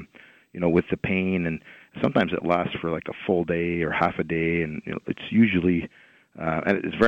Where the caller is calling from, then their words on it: Ottawa, Ontario, Canada; I'm calling from downtown, actually.